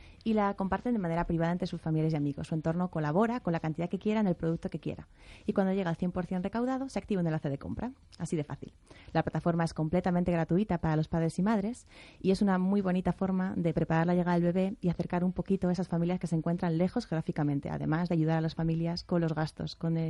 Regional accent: Alcobendas, Community of Madrid, Spain; yo especialmente soy ciudadana de Alcobendas desde que era pequeñita

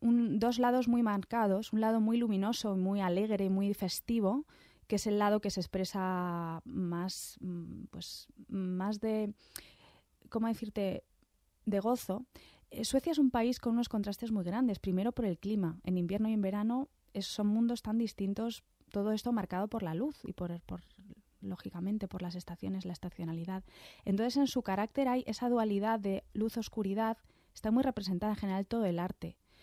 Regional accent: Castile, Spain; en Castilla, por ejemplo, en la zona de Castellana, que es de donde yo vengo también

